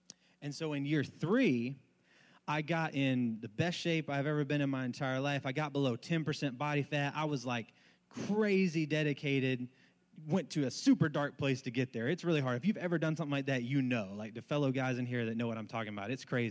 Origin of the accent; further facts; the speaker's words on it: Charleston, South Carolina, United States; And I'm from Charleston originally. And as anybody that grew up in South Carolina, especially in Charleston, when you get told you have to move to Myrtle Beach, you kind of go, yeah, I don't want to do that.